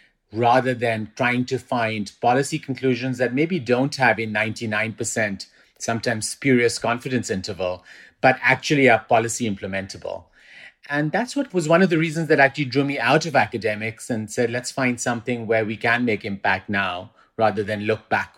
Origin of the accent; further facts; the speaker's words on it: Pakistan; also born or lived in United Kingdom; now in New York, United States; I spent about 40% of my life growing up in Pakistan, then spent the next 20% in the UK, in England. And then I've been in New York since about 2001, so the last 40%.